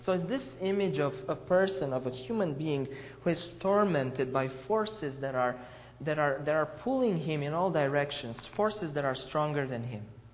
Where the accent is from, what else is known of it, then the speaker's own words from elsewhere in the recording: Romania; English is a second language; even in my home country in Romania.